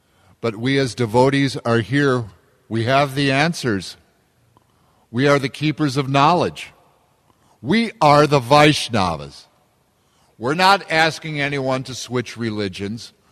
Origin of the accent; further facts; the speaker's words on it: Midwest, United States; I grew up here in the Midwest. I have never seen corn this poor in my life of 57 years.